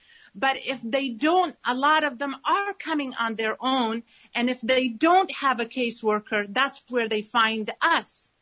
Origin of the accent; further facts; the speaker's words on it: Afghanistan; now in Seattle, United States; I am IWCC Refugee Support Coordinator. I am Afghan American. I am also a refugee. I came to Seattle with my mother during the Soviet invasion of Afghanistan.